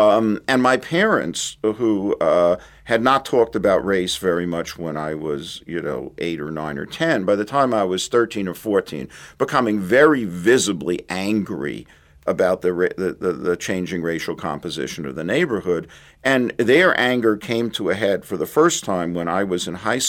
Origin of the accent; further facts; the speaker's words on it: New York City, New York, United States; I grew up in Crown Heights in the 1950s at the time that it was undergoing a very dramatic change in its racial composition